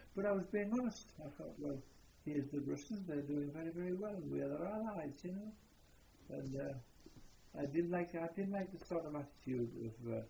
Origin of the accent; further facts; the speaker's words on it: Durham, North East England, United Kingdom; I'm not a Geordie, of course, I'm from Durham.